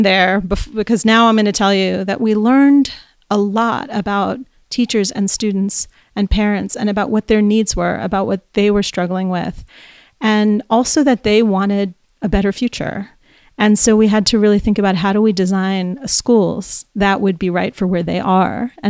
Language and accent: English; New York, United States; I grew up in New York.